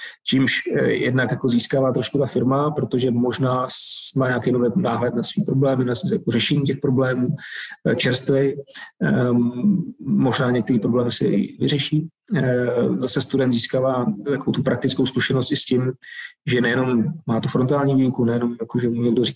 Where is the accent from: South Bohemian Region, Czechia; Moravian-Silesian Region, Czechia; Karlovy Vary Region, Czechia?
Moravian-Silesian Region, Czechia; Karviná; já jsem teda z Karvina